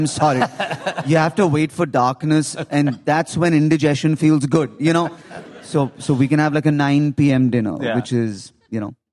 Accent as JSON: {"language": "English", "region": "Lagos", "country": "Nigeria", "tie": "born or raised there", "also_born_or_lived": "India", "said": "I was born in India, but I was raised in Africa. I was raised in Lagos, Nigeria."}